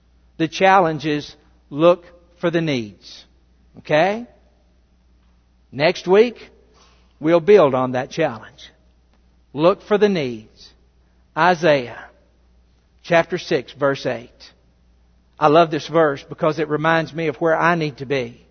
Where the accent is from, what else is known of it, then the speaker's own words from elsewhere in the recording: Russellville, Arkansas, United States; Listen, I said my hometown is Russellville, Arkansas, and it is.